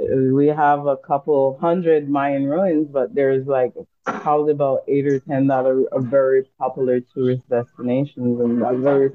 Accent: Belize; accent: Belizean Creole; I would say my accent is, not necessarily a typical Belizean accent, because I've done, as you know, I've worked internationally, I lived internationally, so yeah. But we do have a dialect that's called Creole, quite similar to the Jamaican patois, so yeah.

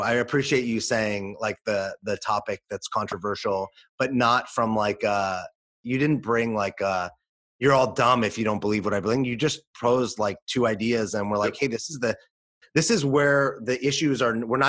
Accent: Los Angeles, California, United States; You brought up a controversial point that growing up in Los Angeles, like I automatically was always for like a woman's right to choose.

